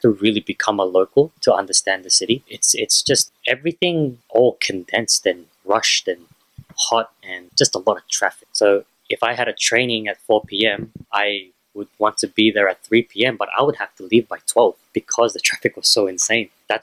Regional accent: San Simon, Central Luzon, Philippines; Both my parents are Filipino and we're from Pampanga. San Simon Pampanga.

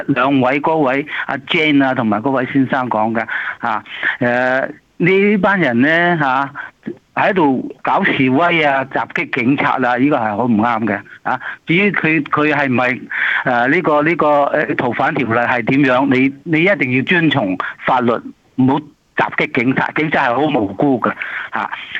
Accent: Hong Kong; now in Sydney, Australia; 我亦都系香港土生土长，同林郑月娥特首年代嘅人嚟嘅吓

